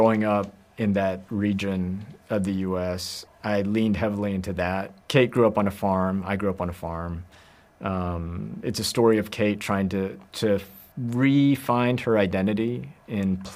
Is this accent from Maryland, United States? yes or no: no; Arkansas, United States; That was the major possible devastating event that could happen where I was growing up in Northwest Arkansas.